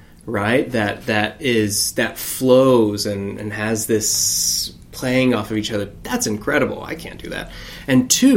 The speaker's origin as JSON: {"language": "English", "region": "Alabama", "country": "United States", "tie": "born or raised there", "said": "And I grew up in Alabama, and you know, I went to a high school of, it was 90."}